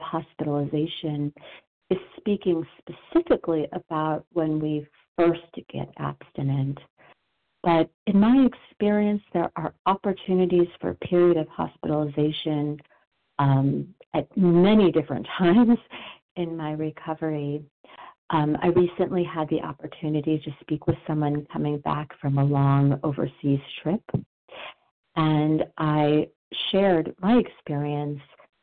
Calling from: Denver, Colorado, United States; I'm calling from Denver, compulsive overeater, bulimic, and restrictor.

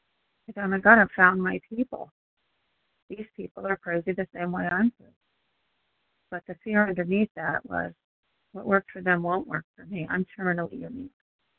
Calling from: Florida, United States; from Southwest Florida.

